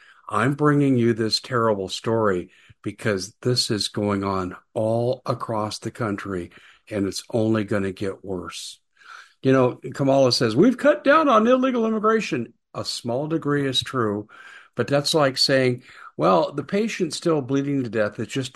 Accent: Aurora, Colorado, United States; Breaking news out of Aurora, Colorado, my hometown. And I grew up 5 miles from this mess, but I also know from people I've talked to, this mess is about a mile and a half from where I grew up in the old Chambers Heights area, Sixth Avenue in Chambers.

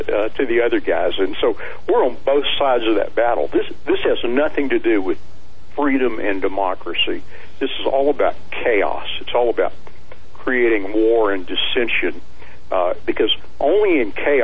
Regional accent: United States; I'm an American. I'm a free moral agent.

